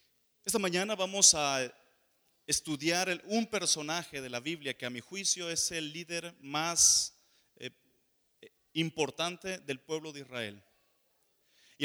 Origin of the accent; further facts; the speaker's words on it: Culiacán, Sinaloa, Mexico; born there; soy adventista de tercera generación. Nací en Culiacán.